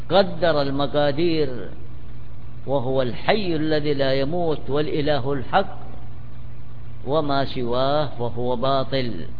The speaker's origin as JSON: {"language": "Arabic", "country": "Saudi Arabia", "said": "عندنا في المملكة العربية السعودية"}